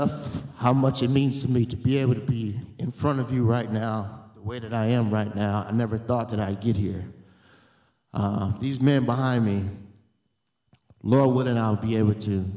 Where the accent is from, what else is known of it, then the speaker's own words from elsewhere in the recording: Aurora, Illinois, United States; Yes. I'm 40 years old. I'm from Aurora, Illinois, born and raised.